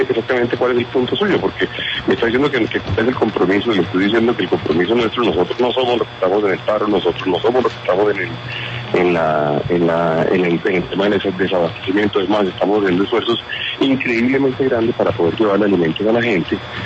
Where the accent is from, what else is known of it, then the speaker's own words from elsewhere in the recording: Colombia; lo que hemos sufrido, digamos, como colombianos